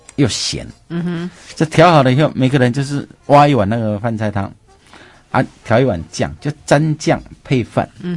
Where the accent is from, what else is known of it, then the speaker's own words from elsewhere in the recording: Sichuan, China; 因为我是四川人嘛。